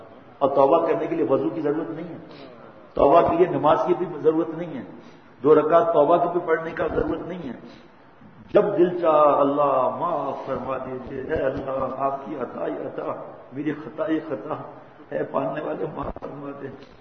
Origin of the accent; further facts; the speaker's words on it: Karachi, Sindh, Pakistan; born there; میں اگرچہ میری پیدائش کراچی کی ہے، لیکن ہم گاؤں جاتے تھے